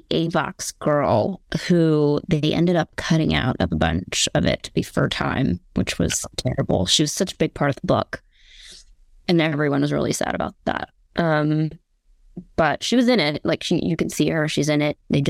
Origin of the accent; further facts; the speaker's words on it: Atlanta, Georgia, United States; All the rock star guys were like from New York and Scotland, and I was from Atlanta.